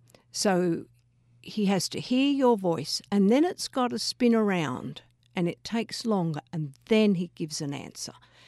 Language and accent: English; Australia; in my world, being Australian, it comes with Captain Cook